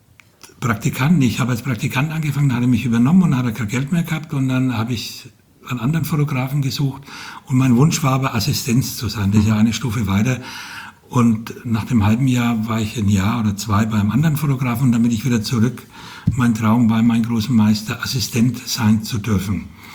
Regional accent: Bavaria, Germany; born there; accent: Franconian; Und ich habe meinen fränkischen Dialekt so ein bisschen runtergedimmt, damit man mich verstanden hat.

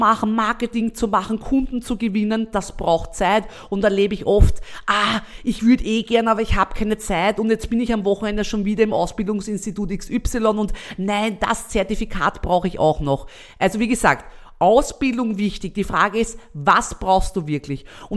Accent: Austria; Ich habe das Gefühl, das ist mehr in Deutschland als bei uns in Österreich hier gang und gäbe.

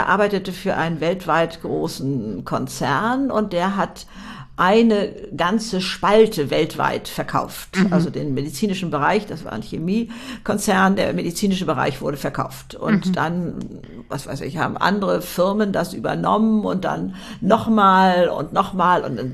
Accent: Hamburg, Germany; als ich jetzt in Hamburg, meine Heimatstadt sozusagen, immer bekannter wurde.

